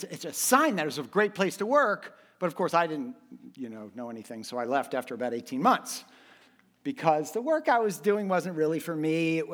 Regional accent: Miami, Florida, United States; I got another job, and it was back home. I'm from Miami. It was back home.

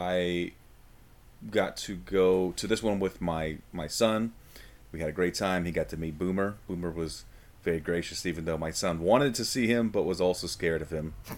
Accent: Tacoma, Washington, United States; I'm from Tacoma, Washington. Out west

